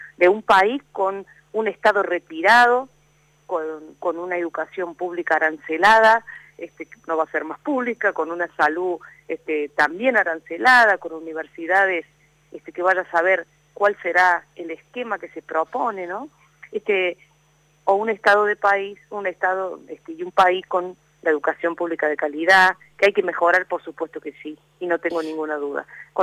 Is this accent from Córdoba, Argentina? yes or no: yes; Córdoba, Argentina; yo quiero tener a quien reclamarle como cordobesa las cuestiones. Las cuestiones de Córdoba, ¿no?